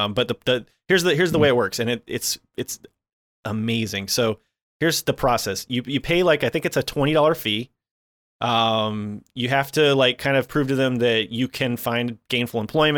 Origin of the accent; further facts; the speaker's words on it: United States; moved away as an adult; now in Vietnam; It's actually very easy to legally immigrate to Vietnam, which is kind of ironic since I'm from the United States of America.